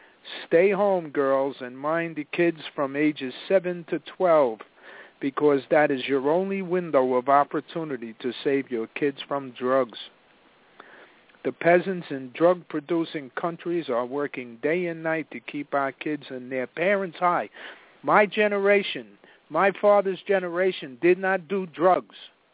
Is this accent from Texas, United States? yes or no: no; New York City, New York, United States; When I was growing up in Washington Heights, now the drug center of New York City